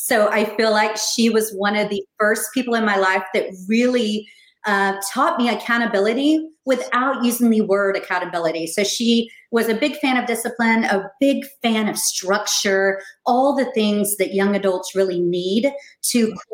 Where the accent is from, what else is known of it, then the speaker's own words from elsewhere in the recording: Texas, United States; also born or lived in Oklahoma; So I grew up in Texas and also in Oklahoma. So I spent the majority of my young formative years in the Dallas-Fort Worth Metroplex, which is where I am now.